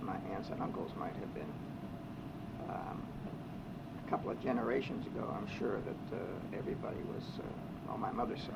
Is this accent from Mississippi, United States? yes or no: no; McKeesport, Pennsylvania, United States; now in Pittsburgh, United States; I was born in McKeesport, and I lived in McKeesport my entire life until about 2 years ago when I moved to Pittsburgh.